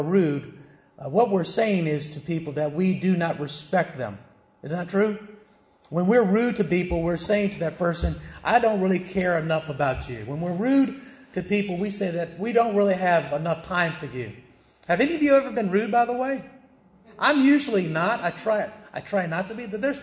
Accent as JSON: {"language": "English", "region": "the South", "country": "United States", "tie": "born or raised there", "said": "But when I was a kid growing up in the South, did you know we Southerners, manners meant everything, right?"}